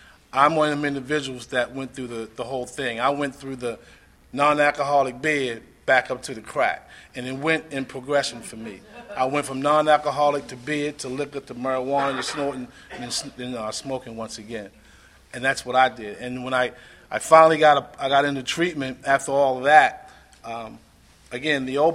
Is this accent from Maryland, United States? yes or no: yes; Baltimore, Maryland, United States; now in Virginia, United States; I grew up in Baltimore. I live in the Virginia area today, but I remember, you know, as a kid going down to the barbershop in the neighborhood